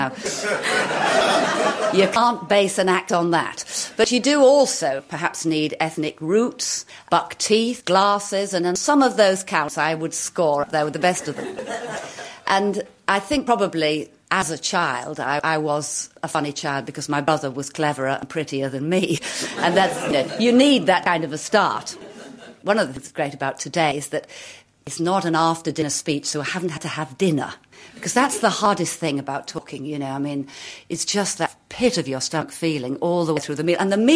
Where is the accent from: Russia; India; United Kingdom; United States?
United Kingdom; Hull, Yorkshire and the Humber; And growing up in Hull, such a fun place.